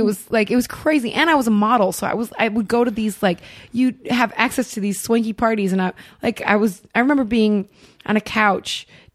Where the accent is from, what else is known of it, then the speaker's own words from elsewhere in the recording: Ohio, United States; From my normal high school, you know, growing up in Ohio, which I had a blast, I played soccer.